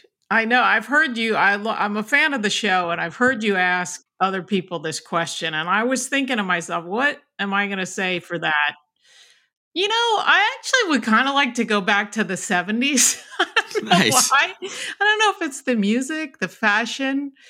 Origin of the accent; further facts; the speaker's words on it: New Jersey, United States; shout out to my Jersey people, Jersey Shore, you know, a lot of great memories of growing up in New Jersey.